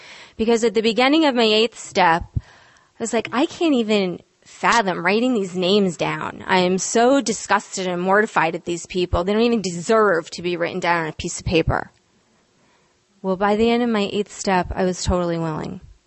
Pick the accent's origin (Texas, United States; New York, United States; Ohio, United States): New York, United States; New Paltz; And I'm from New Paltz, New York, which is about 75 miles north of the city. So it's pretty crazy I'm here.